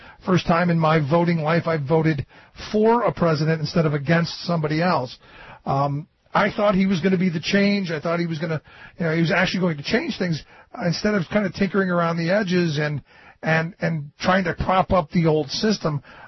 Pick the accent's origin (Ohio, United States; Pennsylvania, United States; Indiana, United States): Ohio, United States; Cleveland; I grew up in Cleveland, spent most of my life in Cleveland